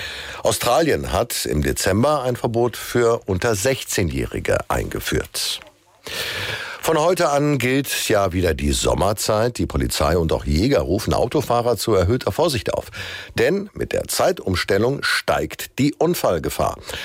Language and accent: German; Frankfurt, Hesse, Germany; Ich kann nicht anders, ich bin Hesse, ich bin Frankfurter.